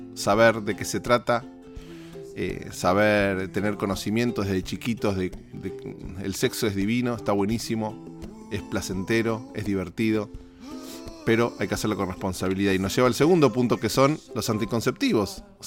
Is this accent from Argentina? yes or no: yes; Argentina; Y en mi país, en Argentina